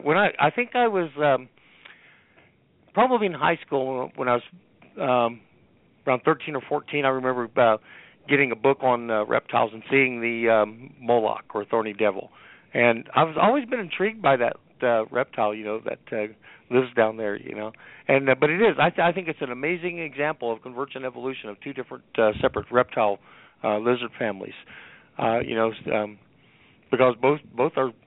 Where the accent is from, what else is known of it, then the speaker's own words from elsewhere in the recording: Midwest, United States; Because I grew up in the Midwest of North America, you know. It's basically where you're at now. You know, lots of trees and farmland and stuff, you know, lots of rain, you know.